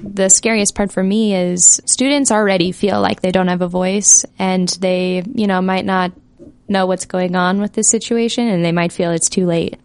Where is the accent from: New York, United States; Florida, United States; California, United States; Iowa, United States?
Iowa, United States; I grew up in Ottawa, Iowa. It's just 30 minutes south of Sioux City.